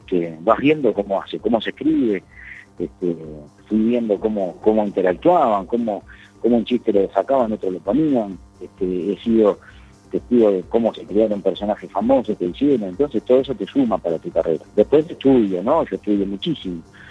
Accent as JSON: {"language": "Spanish", "region": "Montevideo", "country": "Uruguay", "tie": "born or raised there", "said": "Yo soy del barrio sur de Montevideo."}